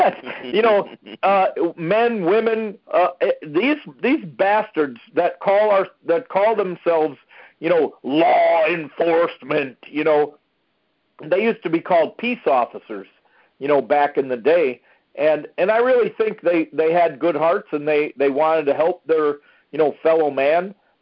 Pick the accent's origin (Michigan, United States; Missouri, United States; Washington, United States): Michigan, United States; Detroit; Lewis, I'm a little bit older than you. I was born in 1959 in Detroit. Livernois and Finkel.